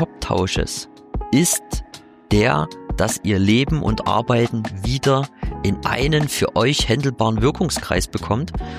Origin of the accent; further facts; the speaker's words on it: Chemnitz, Saxony, Germany; Ich komme aus Chemnitz bzw. aus dem Vorort, bin da quasi hier in der Region groß geworden. Habe auch in Chemnitz studiert